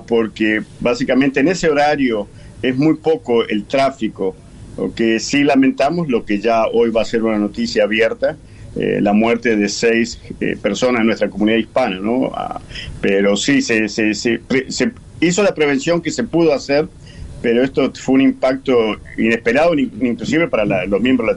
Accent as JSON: {"language": "Spanish", "country": "Argentina", "moved": "yes", "lives_now": "Maryland, United States", "said": "yo llegué aquí de Argentina en el año 82 y siempre he estado aquí en el estado de Maryland. Y mis últimos 15 años de servicio en la ciudad de Baltimore"}